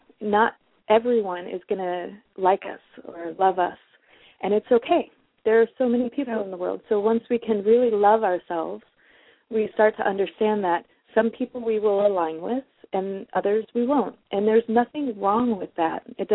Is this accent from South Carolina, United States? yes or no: no; Detroit, Michigan, United States; I'm originally from Detroit, and Detroit people are often very outspoken, and so there is definitely part of that within the way that I was raised to be outspoken.